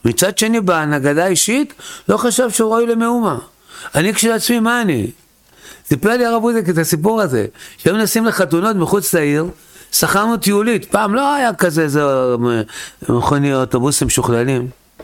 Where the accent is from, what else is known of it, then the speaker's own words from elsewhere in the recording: Tel Aviv, Tel Aviv District, Israel; אני גדלתי במקום פשוט, סביבה פשוטה, בתל אביב, שלפני 50 שנה, יותר, 60 שנה, עם שכונות של פשע וסמים, גם גדלתי. הורים שעים מסורת דתיים